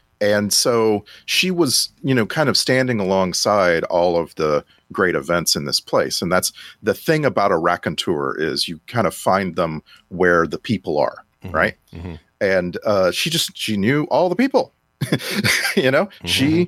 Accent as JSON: {"language": "English", "region": "Texas", "country": "United States", "tie": "born or raised there", "said": "like where I grew up in Texas, we would get a regular video from a guy called the Texas Country Reporter."}